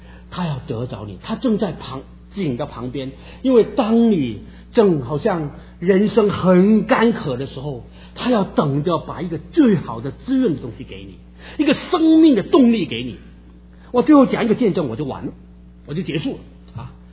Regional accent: China; 你看我们中国人捆绑还不够多吗？

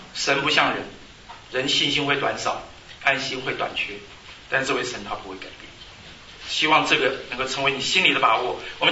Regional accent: Taiwan; 虽然我从台湾来，这首诗歌在台湾唱遍大街小巷

